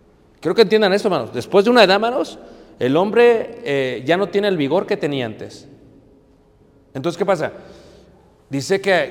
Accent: Mexico; como buenos mexicanos

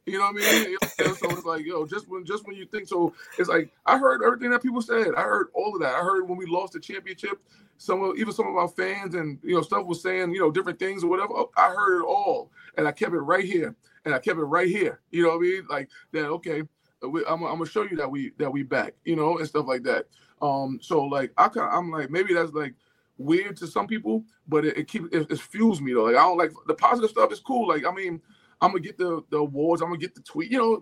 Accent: South Jamaica, New York, United States; And even growing up in South Jamaica, like you said, man

